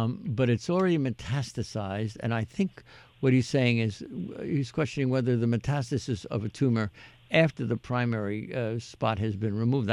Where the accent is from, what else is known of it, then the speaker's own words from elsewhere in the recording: Fire Island, New York, United States; So if you're a beach person, I grew up on Fire Island, you know, and you were out on the beach playing volleyball every day